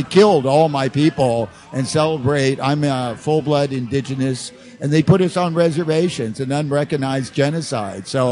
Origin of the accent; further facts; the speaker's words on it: Oakland, California, United States; We are from Oakland. We're from the home of Black Panthers.